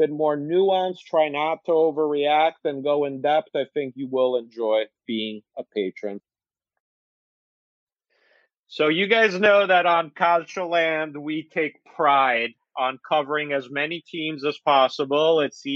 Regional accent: Padua, Veneto, Italy; English is a second language; I grew up in Padova, which isn't far from Verona, about an hour away.

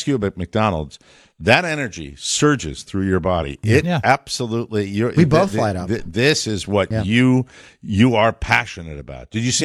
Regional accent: Ireland; I'm Irish. I don't let anything go.

